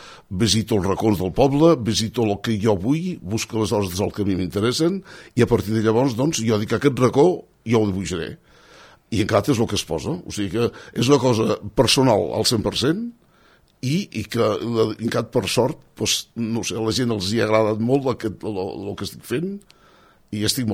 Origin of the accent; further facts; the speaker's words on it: El Molar, Catalonia, Spain; vaig voler fer alguna cosa del Molar, perquè jo soc del Molar